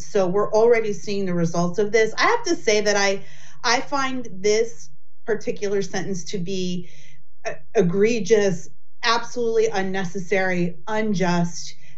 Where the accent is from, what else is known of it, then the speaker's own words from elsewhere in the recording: United States; I have lived in several over the course of my years as an American.